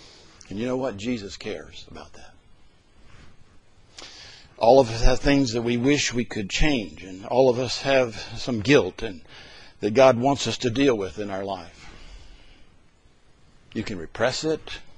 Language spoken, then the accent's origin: English; the South, United States; I'm from the South, Lord, and I'm a little prejudiced there.